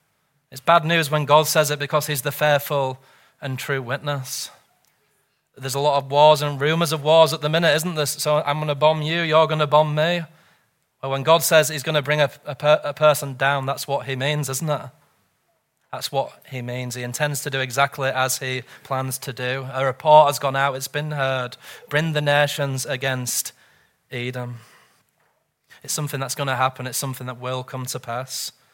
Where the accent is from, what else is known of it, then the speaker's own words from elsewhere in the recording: England, United Kingdom; I'm from England, but it prefers to be known as Great Britain, doesn't it?